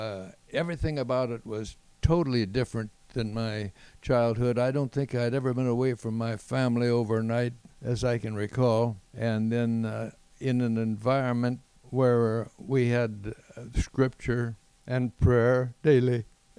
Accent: Madera, California, United States; now in Reedley, United States; Well, I grew up living on a farm. My dad was a rural mail carrier and a preacher and a farmer.

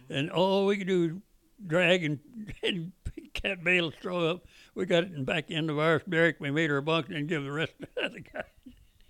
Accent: the South, United States; because I was raised in the Bible Belt, Baptist back there.

